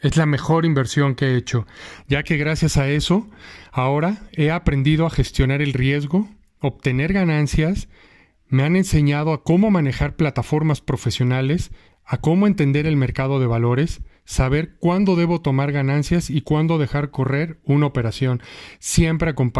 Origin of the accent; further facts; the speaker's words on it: Guadalajara, Jalisco, Mexico; soy de Guadalajara